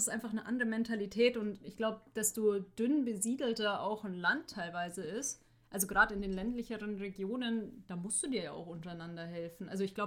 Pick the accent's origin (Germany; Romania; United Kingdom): United Kingdom; England; ich wäre ja auch gern Schotte, aber ich bin halt Engländer. Und 45% Skandinavien war es.